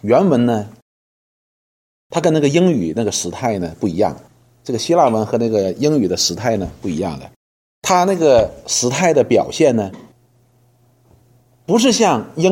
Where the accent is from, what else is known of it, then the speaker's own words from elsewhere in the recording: China; 但是我们中国人又发明出来4个，为了考试嘛